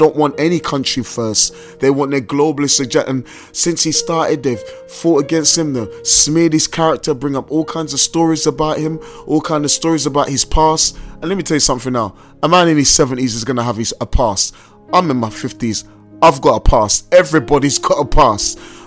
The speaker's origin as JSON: {"language": "English", "region": "England", "country": "United Kingdom", "said": "as you can tell by my accent, I live in London, England. I'm an Englishman"}